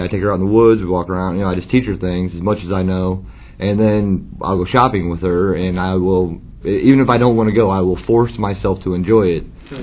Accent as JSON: {"language": "English", "town": "St. Louis", "region": "Missouri", "country": "United States", "said": "I'm from St. Louis."}